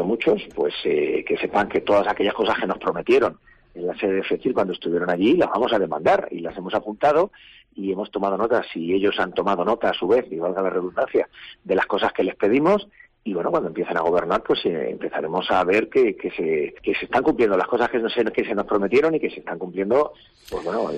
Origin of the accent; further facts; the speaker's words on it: Málaga, Andalusia, Spain; soy muy políticamente incorrecto en Sevilla, porque soy boquerón.